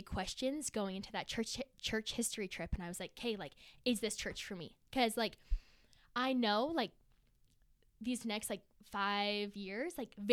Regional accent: Highland, Utah, United States; we grew up in Highland, very, like, LDS prominent. And so, and, like, our parents that grew up LDS.

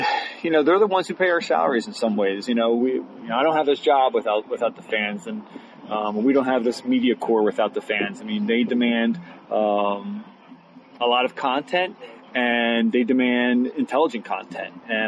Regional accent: Philadelphia, Pennsylvania, United States; I grew up in Philadelphia and was as a kid

